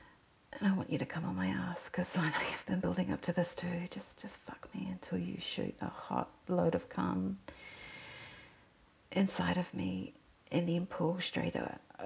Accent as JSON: {"language": "English", "country": "Australia", "accent": "bogan", "said": "for me it's the most common, like, bogan type of accent. Like, bogan's like the equivalent of white trash, I guess."}